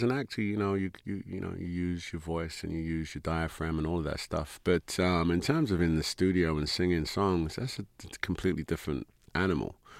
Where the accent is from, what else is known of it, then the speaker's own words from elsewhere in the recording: Hackney, London, United Kingdom; accent: Cockney; also born or lived in Forest Gate; So I am literally a Cockney. I was born in Forestgate and moved to Hackney as a young kid.